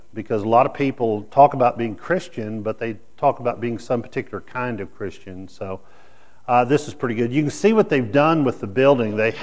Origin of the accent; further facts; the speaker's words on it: Texas, United States; Like I tell people, where are you from? I'm from Texas.